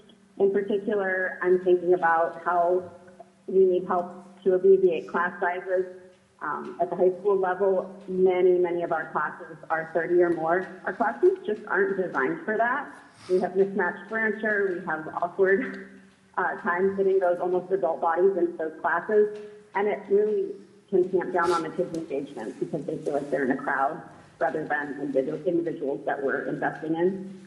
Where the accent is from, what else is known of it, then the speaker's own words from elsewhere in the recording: Fairbanks, Alaska, United States; I'm from Fairbanks.